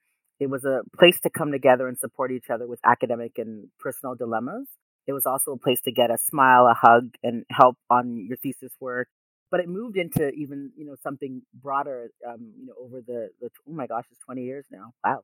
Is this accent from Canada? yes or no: yes; Canada; I had a lot of experience growing up in the Canadian context because I grew up here, and going through an educational system that was really violent and problematic.